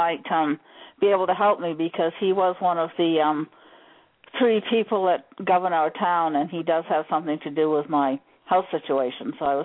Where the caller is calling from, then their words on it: Maine, United States; I'm in the U.S. I'm in Maine.